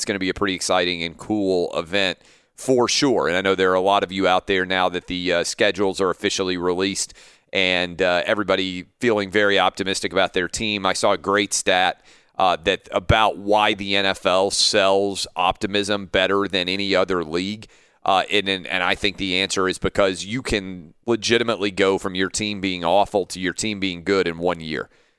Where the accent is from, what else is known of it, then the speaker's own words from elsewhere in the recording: Nashville, Tennessee, United States; Starts on Thursday night here in my hometown of Nashville.